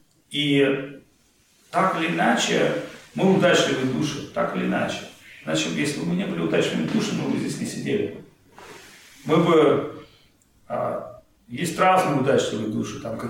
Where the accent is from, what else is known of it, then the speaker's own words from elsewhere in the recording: New Jersey, United States; я там типа родился, воспитался в Нью-Джерси.